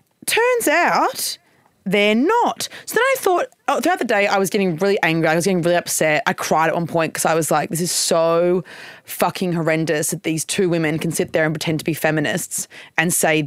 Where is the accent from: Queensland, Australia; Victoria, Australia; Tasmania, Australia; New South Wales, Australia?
Queensland, Australia; accent: Queensland; my accent's strong. My Queensland accent is also strong.